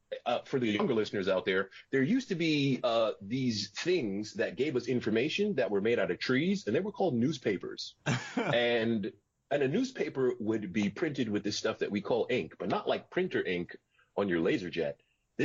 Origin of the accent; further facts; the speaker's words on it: New York, United States; I'm from New York, everybody. Nice to meet you.